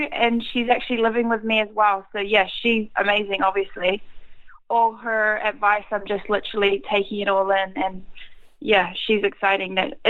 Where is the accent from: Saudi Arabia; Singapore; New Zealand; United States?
New Zealand; now in London, United Kingdom; when I came from New Zealand to London